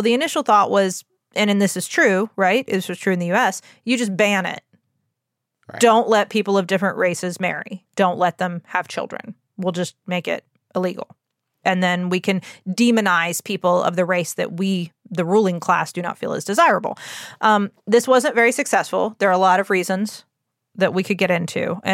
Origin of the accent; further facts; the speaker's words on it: United States; I'm 41 years old. I was raised in the United States.